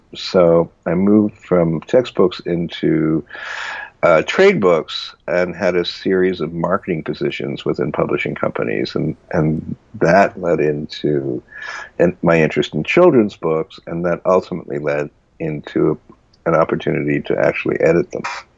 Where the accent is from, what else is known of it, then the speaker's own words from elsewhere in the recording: Philadelphia, Pennsylvania, United States; I grew up in Philadelphia, and a lot of shows tried out in Philadelphia before they came to Broadway.